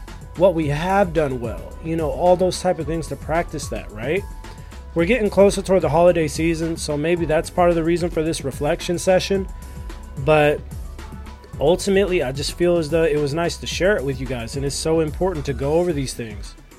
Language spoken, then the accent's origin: English; United States; now in Los Angeles, United States; I'm from America. I live in Los Angeles